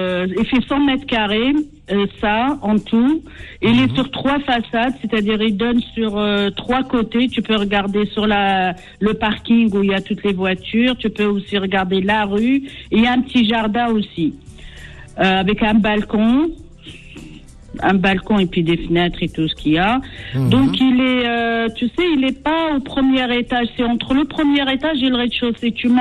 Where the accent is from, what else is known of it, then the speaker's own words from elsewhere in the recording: Gouraya, Tipaza Province, Algeria; Moi, je suis voilà de cette région-là, donc c'est Tipaza. Mais de Gouraya, d'Amous